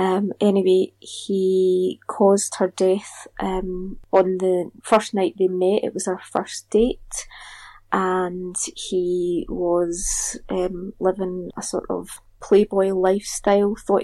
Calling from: Scotland, United Kingdom; I'm calling you from Scotland. I live in a little town just outside Glasgow.

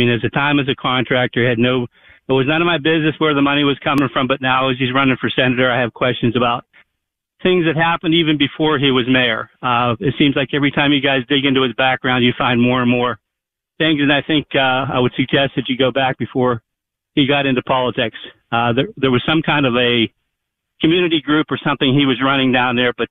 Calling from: Pittsburgh, Pennsylvania, United States; I'm calling from Pittsburgh, which is next to Braddock, which our good friend John Fetterman is from.

